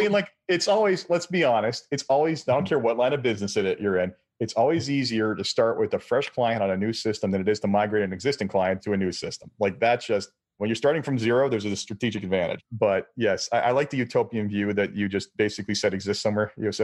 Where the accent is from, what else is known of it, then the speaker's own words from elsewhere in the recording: Canada; Sorry, I'm Canadian.